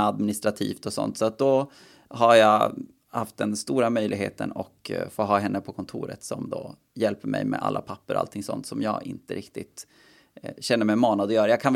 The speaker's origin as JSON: {"language": "Swedish", "town": "Kalix", "region": "Norrbotten County", "country": "Sweden", "said": "Och så bara, ja men jag är från Kalix, ja det får väl funka då."}